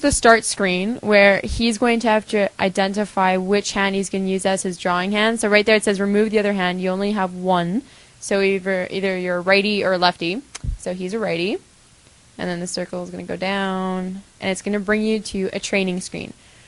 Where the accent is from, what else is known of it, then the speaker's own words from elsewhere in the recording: Montreal, Quebec, Canada; I'm from Montreal.